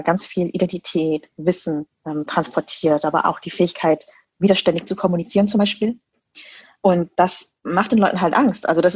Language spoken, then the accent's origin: German; Bavaria, Germany; Also ich bin auch in Niederbayern groß geworden, super konservative Gegend, Kleinstadt.